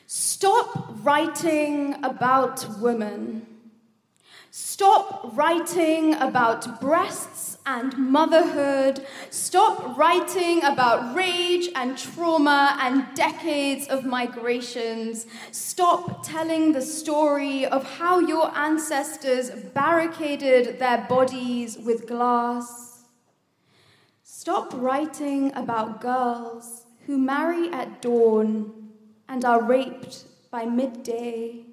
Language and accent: English; India; now in United Kingdom; I am Indian and she is Pakistani, and it saddens me that to this day, even in the UK, the trauma of the partition lives on.